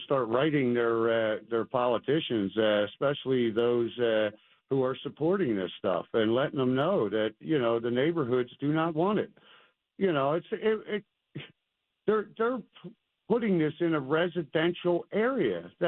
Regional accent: Philadelphia, Pennsylvania, United States; born there; I mean, I know I was born in South Philly.

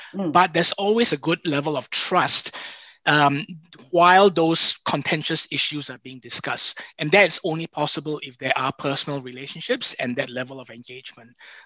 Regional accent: Singapore; being a Singaporean

